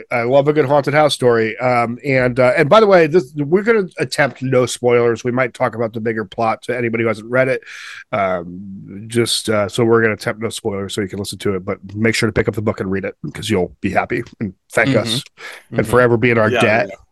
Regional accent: Portland, Oregon, United States; from Portland, Oregon.

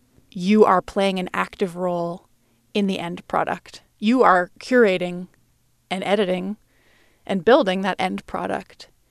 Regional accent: Canada; And as a Canadian, you know, working up there was closer to home than anywhere else

